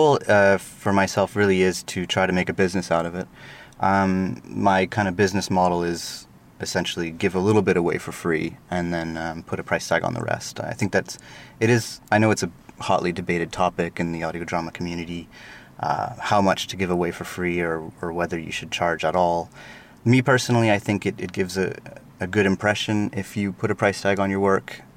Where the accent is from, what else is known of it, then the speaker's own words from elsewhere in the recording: Montreal, Quebec, Canada; moved away as an adult; now in Edinburgh, United Kingdom; I'm from Montreal in Canada, and I moved to Scotland 6 years ago now. I've been in Edinburgh.